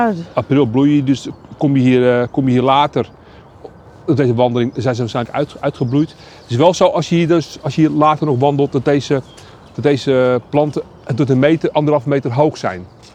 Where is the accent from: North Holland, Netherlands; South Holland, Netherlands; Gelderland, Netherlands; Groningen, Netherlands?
North Holland, Netherlands; Amsterdam; born there; Ja, maar ik heb als kind, als Amsterdammer, waar ik geboren ben, ik ken die plek wel